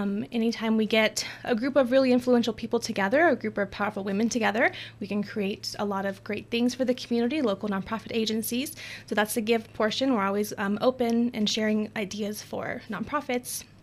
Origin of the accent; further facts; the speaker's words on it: Farmington, United States; I'm from Farmington, grew up here